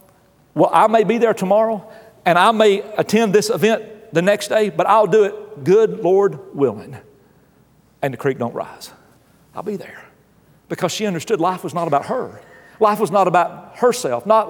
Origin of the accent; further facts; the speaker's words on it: Appalachia, United States; Now, I grew up, again, you've heard me tell stories about growing up in Appalachia.